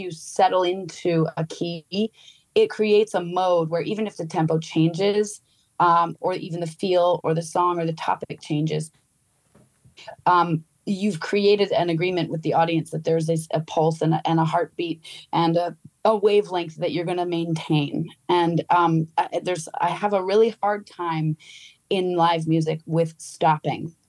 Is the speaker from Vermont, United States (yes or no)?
yes; Vermont, United States; And because I didn't, and I grew up in Vermont, it was very interesting